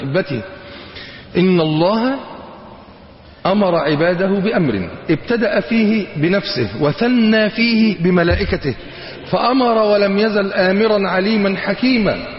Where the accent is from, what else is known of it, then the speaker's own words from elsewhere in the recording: Egypt; هو مش قارون ده كان عايش عندنا في مصر برضو في الفيوم؟